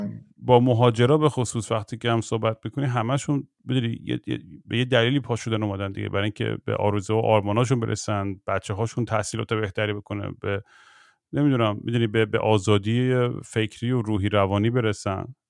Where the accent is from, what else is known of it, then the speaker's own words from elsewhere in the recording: Tehran, Tehran Province, Iran; also born or lived in New York / Los Angeles / London; ما تو تهران بزرگ شدیم و من نیویورک و الی و اینا و لندن زندگی کردم